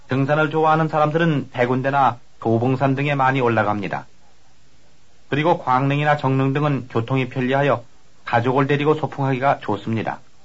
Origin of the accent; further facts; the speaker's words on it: South Korea; 나는 원래 시골에서 나와서 시골에서 자란 사람이라서 시골의 평화스러운 풍경이 늘 그립고